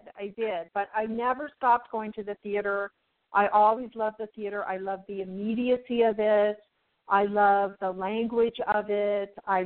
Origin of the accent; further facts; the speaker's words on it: San Francisco, California, United States; I did, yes. Born and raised in San Francisco.